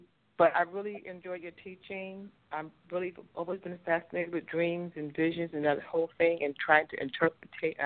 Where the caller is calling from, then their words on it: North Carolina, United States; I'm calling from North Carolina.